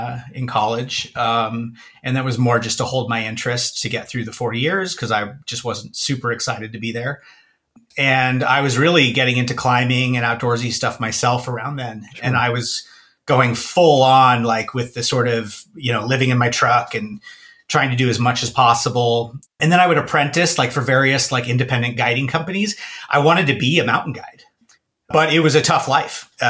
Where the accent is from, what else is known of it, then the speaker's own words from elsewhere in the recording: California, United States; I grew up in the Bay Area in a place called Marin County, which is just north on the Golden Gate Bridge, just north of San Francisco.